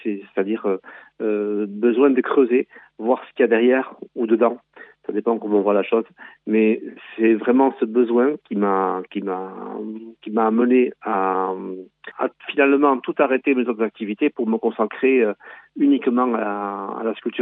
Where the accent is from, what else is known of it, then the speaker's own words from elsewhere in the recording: Hasparren, Nouvelle-Aquitaine, France; Je suis d'Asparin, je vis à Asparin, mais c'est mon atelier qui est à Mendionde. Je suis installé au château de Garoua.